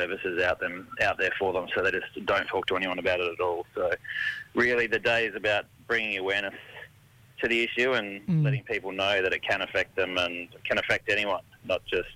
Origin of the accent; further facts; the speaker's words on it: Brisbane, Queensland, Australia; I'm from Brisbane in Turrbal land.